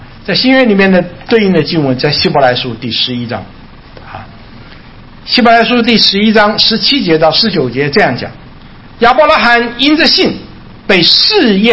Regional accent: China; 我说幸亏没有拣选华夏民族，我们中国人呢是有名的是背叛的啊。

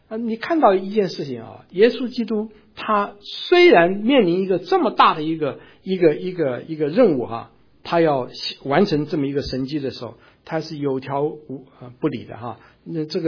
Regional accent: China; 当然看看他总是会带点吃的东西啊，对不对？我们中国人的这个习惯

